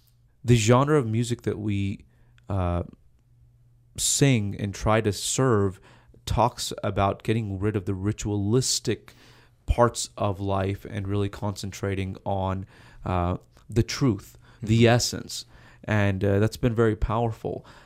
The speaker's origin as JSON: {"language": "English", "country": "United States", "tie": "born or raised there", "said": "I'm an American because I've grown up here and use the resources here."}